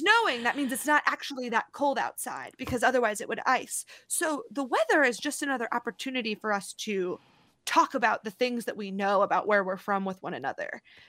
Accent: Missouri, United States; I'm from Missouri, so it's that doesn't exist in my world.

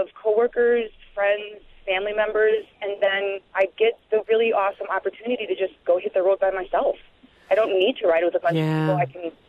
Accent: Milwaukee, Wisconsin, United States; And the thing I love the most about Harley-Davidson is I'm born and bred in Milwaukee. I think it's great that every time I ride, I'm riding something that is a complete symbol of Milwaukee and Wisconsin.

